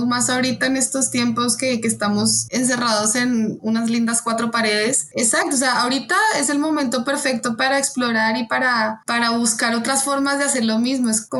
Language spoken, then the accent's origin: Spanish; Colombia; now in Mexico; yo soy colombiana, vivo en México, eso fue por cosas de la vida, salió la oportunidad de venirse a México y acá estoy.